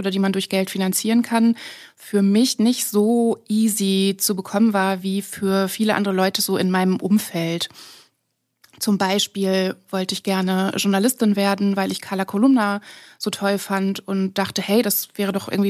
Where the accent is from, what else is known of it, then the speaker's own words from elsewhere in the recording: Lower Saxony, Germany; ich bin in Niedersachsen geboren, aufgewachsen. Also wirklich so, stell dir das kleinste Dorf vor, das ist meins und drumherum ist ganz viel nichts.